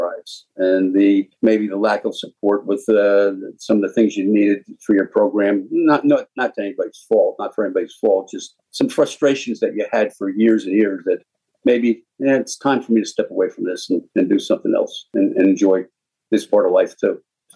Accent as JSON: {"language": "English", "region": "New Jersey", "country": "United States", "said": "I came here in 1965 at Westchester and I came from North Jersey."}